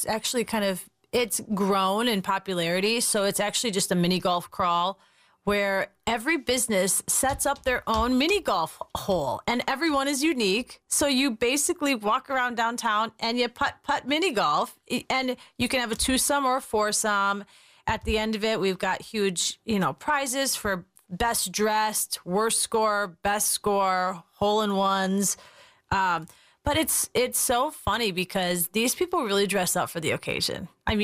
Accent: Whitefish, Montana, United States; Whitefish, Montana.

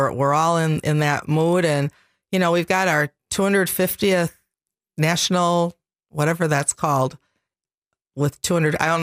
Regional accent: Wisconsin, United States; You know what, though? We're from Wisconsin, and we know how to deal with weather.

